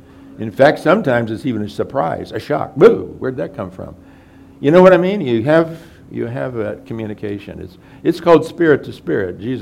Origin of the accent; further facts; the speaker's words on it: Winona Lake, Indiana, United States; growing up on Winona Lake was a mixed blessing.